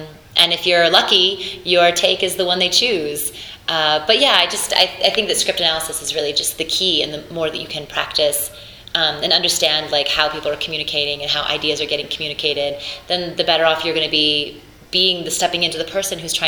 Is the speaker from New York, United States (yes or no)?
no; Oak Park, Michigan, United States; so I grew up outside Detroit, Michigan. So a northwest suburb called Oak Park.